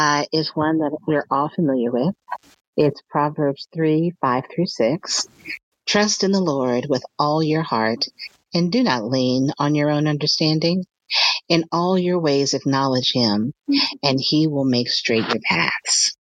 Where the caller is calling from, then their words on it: Atlanta, Georgia, United States; And I am healing in from Atlanta, Georgia.